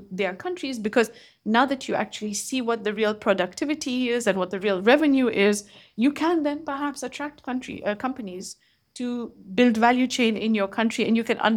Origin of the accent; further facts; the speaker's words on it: Kenya; Kenya, which is my home country